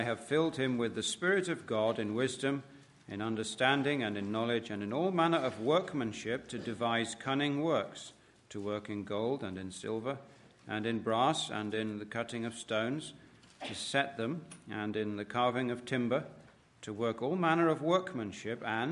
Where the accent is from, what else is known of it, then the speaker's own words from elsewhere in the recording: England, United Kingdom; Robin is an Irishman who married an English woman, and I'm an Englishman who married an Irish woman.